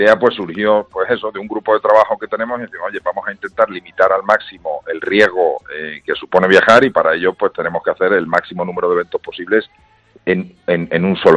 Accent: Seville, Andalusia, Spain; yo soy más de Sevilla

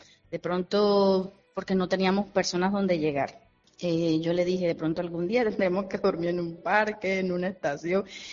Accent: Caribbean Region, Colombia; now in Málaga, Spain; se parece mucho al lugar de donde yo vengo, de Colombia, que es costa, que es sol, Caribe.

